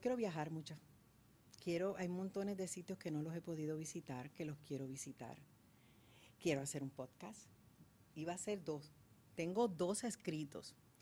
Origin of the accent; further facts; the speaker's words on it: Dominican Republic; Mi abuela viene de descendencia cubana, tengo todo este Caribe, y me crié en un barrio en la República Dominicana.